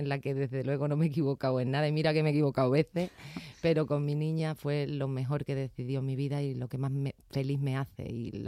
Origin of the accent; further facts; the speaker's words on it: Cádiz, Andalusia, Spain; Yo soy de Cádiz.